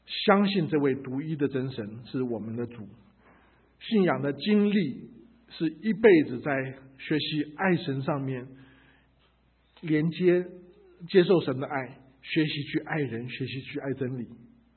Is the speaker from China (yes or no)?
yes; China; now in United States; 我们中国人在美国常常希望保留很多的中国文化，特别我们总觉得中国人吃的东西比西方吃的东西讲究太多了